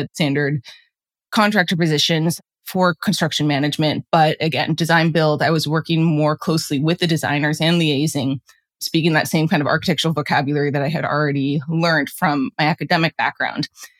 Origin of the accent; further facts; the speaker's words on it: Anchorage, Alaska, United States; I grew up in Anchorage, Alaska, and I think just rooted in my upbringing, being immersed in nature